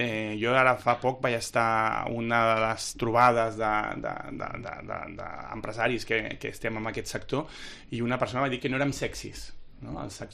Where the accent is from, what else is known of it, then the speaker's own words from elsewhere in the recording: Barcelona, Catalonia, Spain; soc del barri de Sants